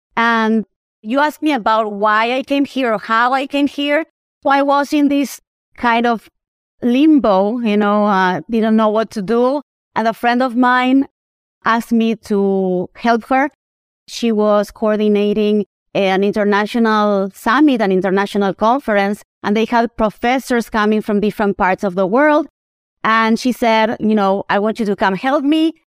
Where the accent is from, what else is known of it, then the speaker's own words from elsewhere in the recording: Argentina; now in United States; So I am from Argentina, South America.